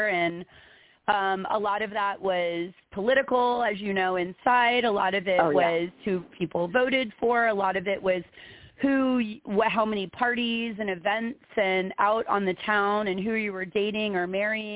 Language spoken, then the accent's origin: English; Alexandria, Virginia, United States; I grew up, let's see, I was born in Alexandria, Virginia, and lived there till I was about 10.